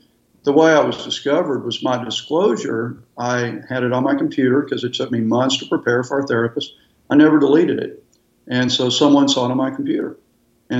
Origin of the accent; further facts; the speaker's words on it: Texas, United States; We're from Texas and we still love Texas.